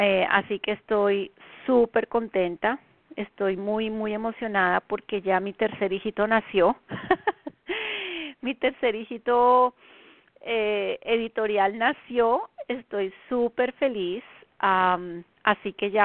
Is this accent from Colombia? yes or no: yes; Colombia; now in United States; en los Estados Unidos, la zona este de los Estados Unidos, desde donde transmito mi programa. Son las 8 de la noche en mi tierra natal, Colombia.